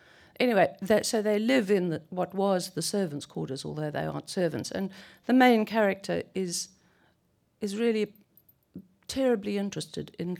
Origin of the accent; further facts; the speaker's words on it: South Africa; when I was growing up in South Africa, which was before and during apartheid